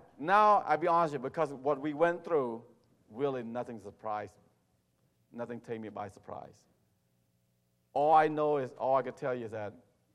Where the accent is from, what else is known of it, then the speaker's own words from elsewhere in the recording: Atlanta, Georgia, United States; now in California, United States; And you know, I grew up in Atlanta in the South, and I thought everybody is friendly, amen. When I moved to California, totally different.